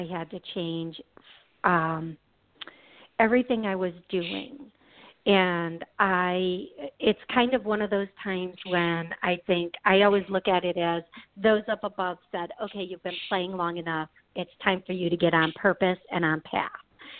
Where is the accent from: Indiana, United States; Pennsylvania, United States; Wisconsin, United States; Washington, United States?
Wisconsin, United States; Milwaukee; because I'm from Milwaukee